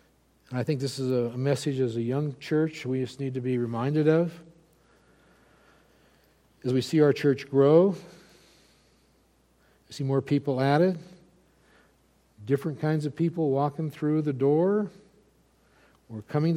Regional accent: the South, United States; You know, I was talking before church about growing up in the South back in the days of segregation.

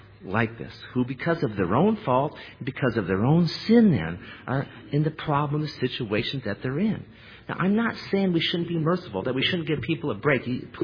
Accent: Iowa, United States; But, you know, I'm from Iowa, and after the harvest, what you want to do is you want to plow the field up.

